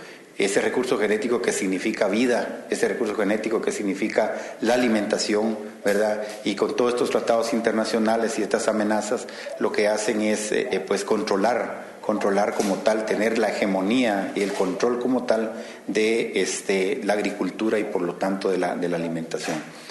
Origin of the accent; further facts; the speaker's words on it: Guatemala; esta es una lucha que siempre nos ha gustado como guatemalteco remarcar